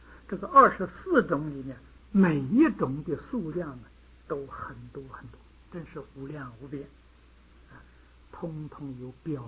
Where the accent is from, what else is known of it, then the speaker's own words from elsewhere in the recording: China; 这个我们中国人叫大鹏金之鸟啊